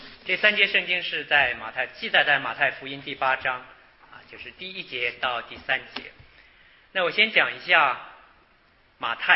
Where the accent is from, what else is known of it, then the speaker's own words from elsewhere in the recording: Harbin, Heilongjiang, China; moved away as an adult; also born or lived in Changchun / Suzhou; now in United States; 虽然我是从大陆来的，但是大家基本上看不出我是东北人。我是这个从小在哈尔滨长大，后来呢到长春念书，长春念书了之后留在学校工作了两年，后来因为结婚了，所以呢又调动工作到苏州，在苏州工作两年之后到美国